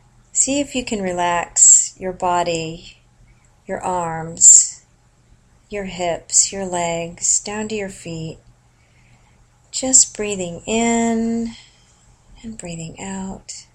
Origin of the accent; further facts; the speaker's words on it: California, United States; born there; I was born in California on Easter Sunday